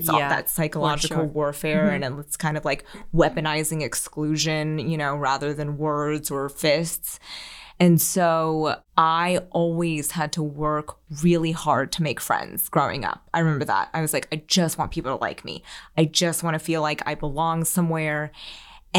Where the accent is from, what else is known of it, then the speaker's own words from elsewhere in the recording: Pennsylvania, United States; You know, I grew up outside of Philly and I was the daughter of Chinese immigrants and not, you know, we grew up with very little. And my parents moved us to a very affluent town so that I could go to the public schools there.